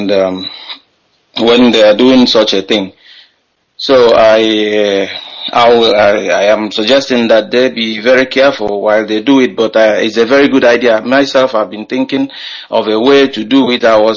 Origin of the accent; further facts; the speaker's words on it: Anambra, Nigeria; now in Spain; I hail from Enugu in Njikọ Kalọku government area of Anambra State, and I am calling from Catalonia.